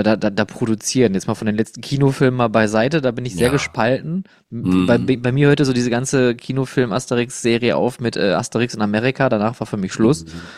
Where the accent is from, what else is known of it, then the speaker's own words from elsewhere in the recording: Oberhausen, North Rhine-Westphalia, Germany; now in Essen, Germany; Ich bin zwar gebürtiger Oberhausener und habe auch sehr viel in meiner Kindheit in Duisburg verbracht, weil ich direkt an der Stadtgrenze gelebt habe. Aber ich muss auch sagen, seitdem ich jetzt hier in Essen lebe, seit, ich glaube, mittlerweile auch schon 15 Jahren oder so